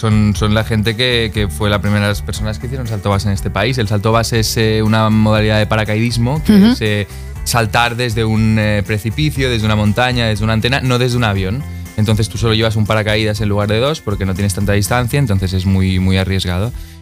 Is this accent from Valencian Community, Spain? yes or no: no; Barcelona, Catalonia, Spain; yo soy de Barcelona